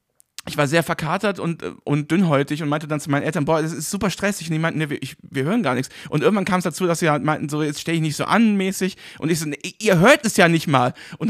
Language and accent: German; Remagen, Rhineland-Palatinate, Germany; ich komme ja aus Remagen und das ist dann so ein Neubaugebiet da und so.